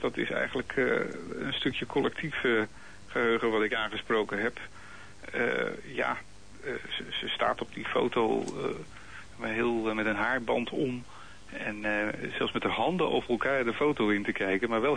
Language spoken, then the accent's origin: Dutch; Amsterdam, North Holland, Netherlands; accent: Amsterdam; moved away; Maar toen ben ik zelf uit Amsterdam getrokken, althans niet meer mijn accent heb ik Amsterdam gehad.